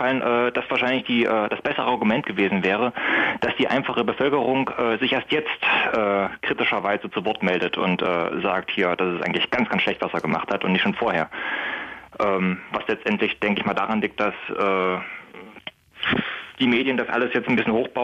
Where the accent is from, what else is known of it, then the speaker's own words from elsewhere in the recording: Halle, Saxony-Anhalt, Germany; Ich komme ursprünglich aus Halle